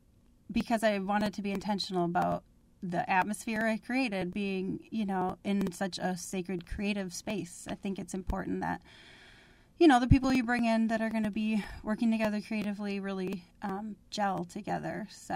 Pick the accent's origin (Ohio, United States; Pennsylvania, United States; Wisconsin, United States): Wisconsin, United States; Eau Claire; it was a kind of a fun little mix of both Eau Claire, which is my hometown, and Duluth, which I really loved.